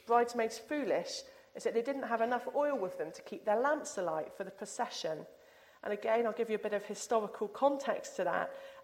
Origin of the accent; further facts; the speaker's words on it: South West England, United Kingdom; born there; I can't actually do a Cornish accent, but there we go. And I was born in Cornwall as well